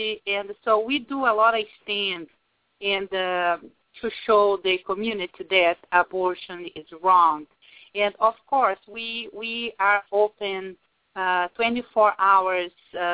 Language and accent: English; Brazil; English is a second language; moved away as an adult; I am originally from Brazil, and I live here on this country for 22 years.